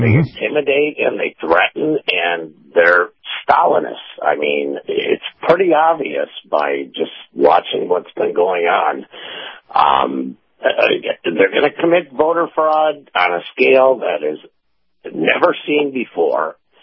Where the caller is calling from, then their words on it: Tampa, Florida, United States; here in Tampa.